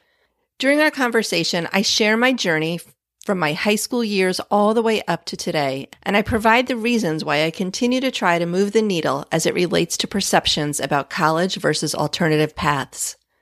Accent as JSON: {"language": "English", "region": "New Jersey", "country": "United States", "tie": "born or raised there", "said": "So I grew up in New Jersey a gajillion years ago, public school kid."}